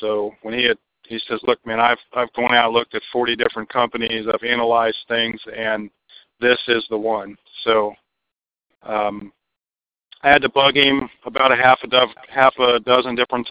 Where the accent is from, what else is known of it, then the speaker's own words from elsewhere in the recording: Maryland, United States; I'm from Maryland. Did my time in the Marine Corps with a college stint down in a small school in North Carolina